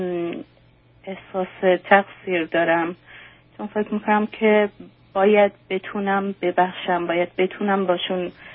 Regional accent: Iran; moved away; به طور که 2 سال پیش از ایران اومدم بیرون فقط به خاطر مشکلاتی که از تنهایی داشتم

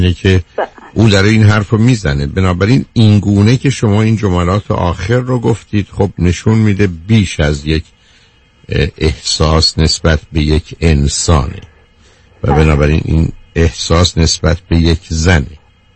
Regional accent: Iran; من و شما به عنوان یه ایرانی

